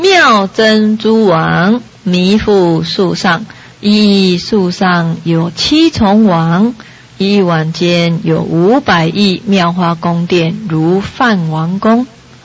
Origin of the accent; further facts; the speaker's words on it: China; 灰色在我们中国人讲傲塞些，没有人要的颜色